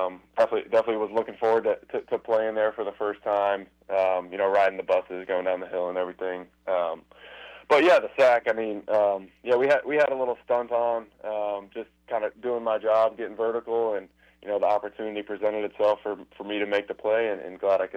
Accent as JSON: {"language": "English", "region": "Indiana", "country": "United States", "tie": "born or raised there", "said": "Man, I love it. Love the people there. Love the atmosphere. You know, definitely home for me."}